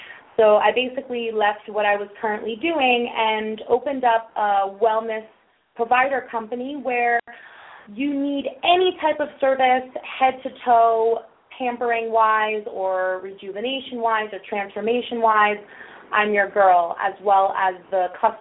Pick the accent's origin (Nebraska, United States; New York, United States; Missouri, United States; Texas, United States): New York, United States; Long Island; now in Miami, United States; I'm actually from Long Island, New York, and I moved here a couple of years ago.